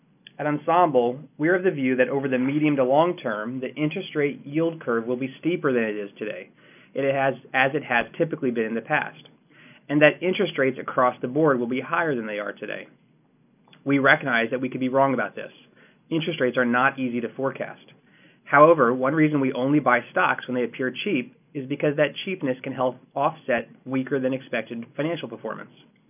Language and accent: English; United States; As an American working in an office job, I simply can't imagine navigating personal and work tasks without Google.